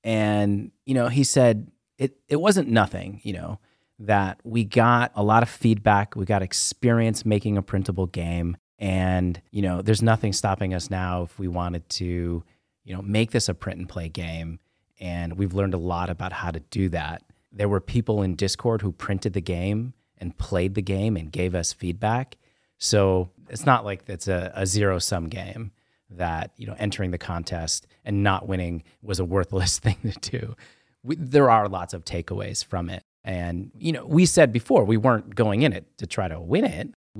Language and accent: English; New York, United States; I'm from New York.